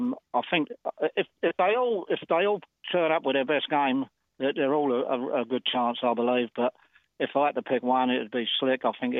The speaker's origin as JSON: {"language": "English", "town": "Stepney Green", "region": "London", "country": "United Kingdom", "moved": "yes", "lives_now": "Australia", "said": "Well, I am originally out of East London. I was born in Stepney Green."}